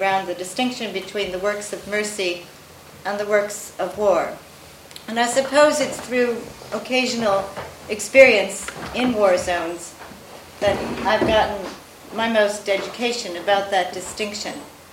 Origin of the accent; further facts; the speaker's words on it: United States; most pronouncedly a readiness promoted by the country that I come from the United States